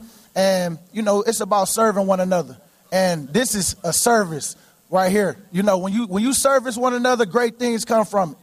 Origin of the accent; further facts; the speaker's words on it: Philadelphia, Pennsylvania, United States; And y'all, we're from Philly.